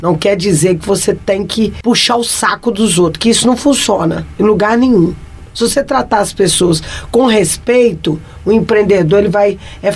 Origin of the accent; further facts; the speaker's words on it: Minas Gerais, Brazil; Então eu venho da Vila Olavo Costa, eu tenho o maior orgulho.